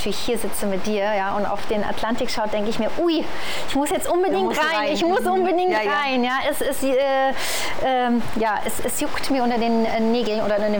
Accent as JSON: {"language": "German", "country": "Germany", "moved": "as an adult", "said": "Und wir hatten ja vorhin schon gesagt, ja, wir sind Deutsche, wir sind auch hier Ausländer."}